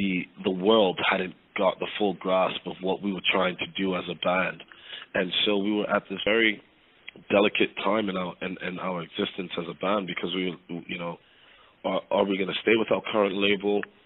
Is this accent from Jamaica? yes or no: yes; Jamaica; me having being a Jamaican, you know, my folks are Jamaican. So I grew up with reggae music, and I grew up in Jamaican culture.